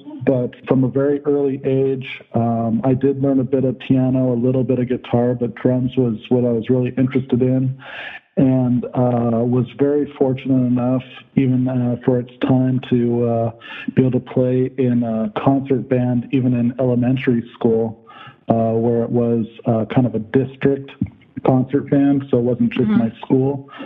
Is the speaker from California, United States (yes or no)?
yes; California, United States; also born or lived in Orange County; I went to school in Southern California. I grew up in Orange County, and in the school district, we had people that would visit with, like, music lessons.